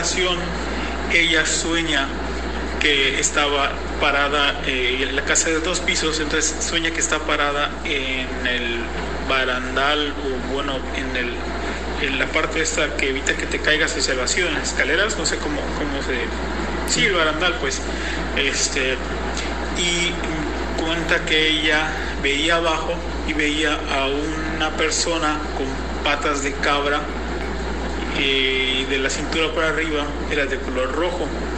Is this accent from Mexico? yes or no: yes; Mérida, Yucatán, Mexico; soy de Mérida, Yucatán